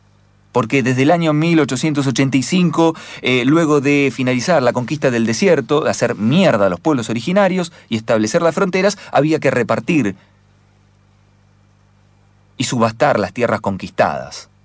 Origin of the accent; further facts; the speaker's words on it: Argentina; así como me siento argentino, también me siento parte de los pueblos originarios